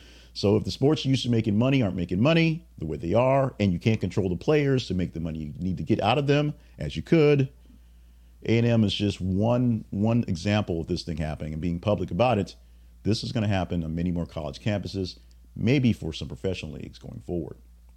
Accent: Louisiana, United States; Now, I'm from Louisiana and didn't know the dolphins were essentially native to the area

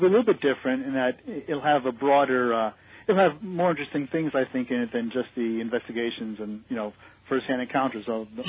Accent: Connecticut, United States; I grew up in Connecticut.

